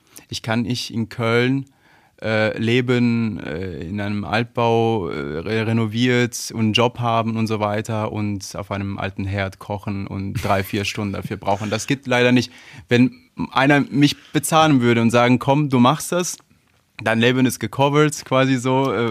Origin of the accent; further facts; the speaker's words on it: Italy; German is a second language; Also ich habe in Pisa studiert. Also ich komme aus Italien und ich habe in Italien studiert.